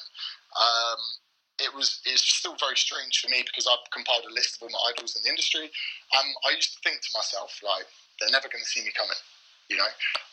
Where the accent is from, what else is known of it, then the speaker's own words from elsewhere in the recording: England, United Kingdom; There are PTs in that gym that live together, you know, being English, being new, there are all these factors.